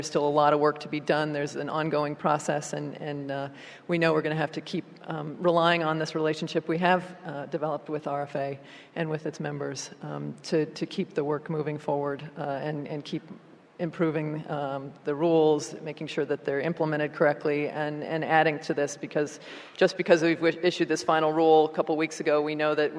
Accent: Minnesota, United States; now in Washington, D.C., United States; it feels a lot closer to where I grew up in Minnesota than it does in any of the last 12 years I've spent in Washington, D.C.

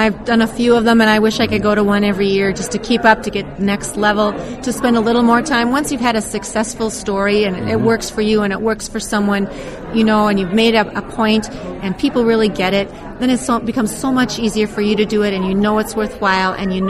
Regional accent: Watertown, Wisconsin, United States; I'm from Watertown, Wisconsin, and I have a dairy farm there with my husband Lloyd and our young partner Tim Strobel.

